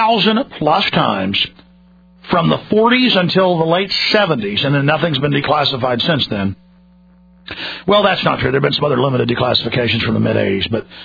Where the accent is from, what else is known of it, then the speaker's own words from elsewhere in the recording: United States; Folks, I'm an American.